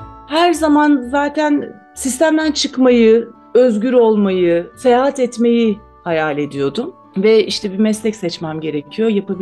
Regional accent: Aydın, Turkey; 1977 yılında Aydın'da doğdum. Çocukluğum Aydın'da geçti. 8 yaşındayken Aydın'a bağlı bir köye taşındık. 4 yıl orada kaldık.

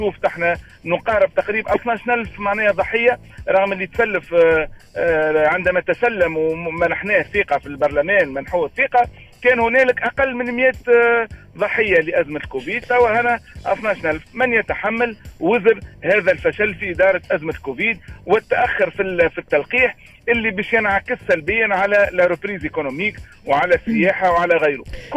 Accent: Tunisia; نعاود نذكر بوتنسيال كبير عندنا في تونس، دولة غنية وعندها إمكانياتها

